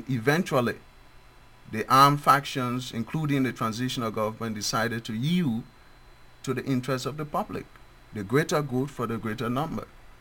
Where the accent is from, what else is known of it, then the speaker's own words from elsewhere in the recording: Liberia; Thirdly, I'm a nationalist. I'm from a country. I'm from Liberia.